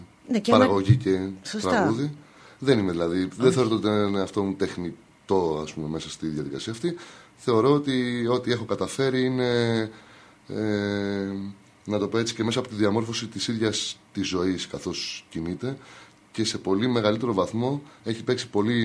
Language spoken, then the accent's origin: Greek; Athens, Attica, Greece; born there; also born or lived in Thessaloniki; Εγώ προσωπικά έχω γεννηθεί στην Αθήνα. Εδώ γεννήθηκα. Η καταγωγή μου είναι από τον πατέρα μου, από την ορεινή Γορτινία. Και η μητέρα μου είναι από την Κρήτη.